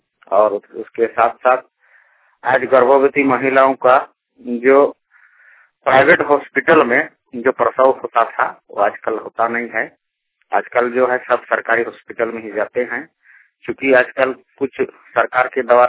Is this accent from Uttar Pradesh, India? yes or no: no; Chakulia, Jharkhand, India; गांव चकुलिया, मुसाबनी प्रखंड, जिला पूर्वी सिंहभूम का रहने वाला हूं।